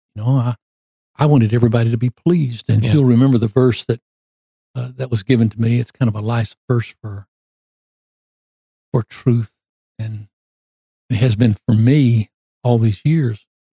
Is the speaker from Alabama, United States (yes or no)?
yes; Mobile, Alabama, United States; Because I'm from Mobile, Alabama. I grew up in a great church.